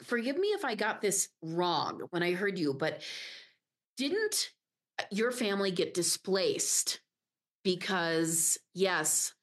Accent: Illinois, United States; also born or lived in overseas; after I grew up overseas, I grew up outside of Chicago in a suburb. So you and I kind of have Illinois in common.

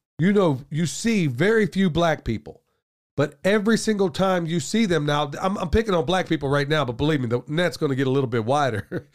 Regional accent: Oklahoma, United States; There's a whole lot of stereotypes where I grew up in Oklahoma regarding Native Americans.

